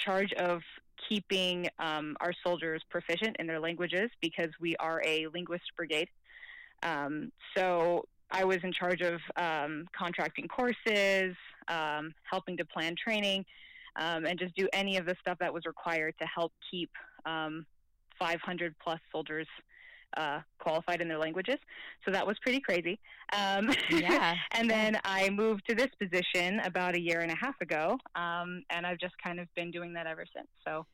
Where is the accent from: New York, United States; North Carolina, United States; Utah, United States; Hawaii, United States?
Utah, United States; So I'm from Utah, born and raised, and I'm currently in Utah.